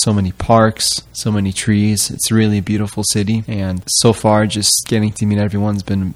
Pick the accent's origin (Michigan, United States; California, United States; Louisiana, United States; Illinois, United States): Illinois, United States; Chicago; now in Wisconsin, United States; I'm from Chicago, Illinois. I went to the University of Illinois at Chicago for med school, and this is my first time living in Wisconsin.